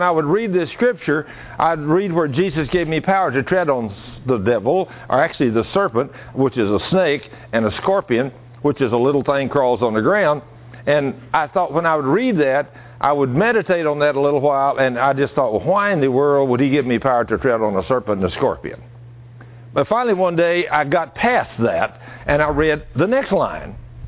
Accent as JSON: {"language": "English", "region": "Texas", "country": "United States", "tie": "born or raised there", "said": "I was raised here in Texas, and there is scorpions here, and I have seen some fairly good-sized ones."}